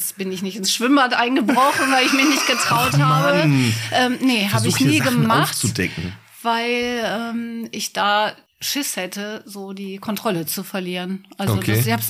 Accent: Bottrop, North Rhine-Westphalia, Germany; born or raised there

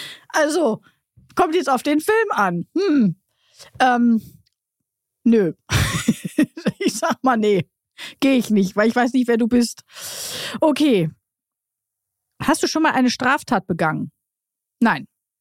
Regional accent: Duisburg, North Rhine-Westphalia, Germany; born there; ich komme ja aus Duisburg gebürtig

